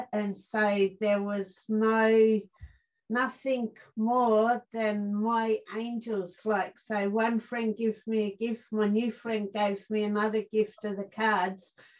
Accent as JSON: {"language": "English", "region": "Victoria", "country": "Australia", "moved": "yes", "lives_now": "South Australia, Australia", "said": "I'm an Aussie girl, and I come from Victoria, so I did go over the border and landed in South Australia."}